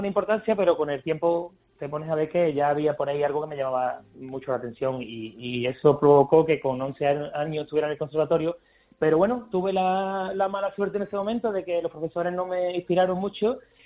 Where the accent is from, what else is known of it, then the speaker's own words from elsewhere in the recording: Morón de la Frontera, Andalusia, Spain; also born or lived in Seville; nací en Sevilla, como bien dices, pero estuve el tiempo justito de que mi madre me tuviera y me crié en Morón. Se me vine para acá a las pocas horas, ya estaba en Morón, que es donde mi familia ha vivido siempre y aquí vivo.